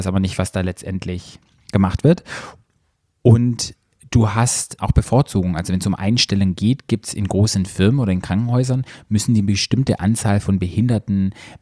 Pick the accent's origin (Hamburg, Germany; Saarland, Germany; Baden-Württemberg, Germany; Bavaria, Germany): Baden-Württemberg, Germany; wo ich aufgewachsen bin, bei uns im Schwarzwald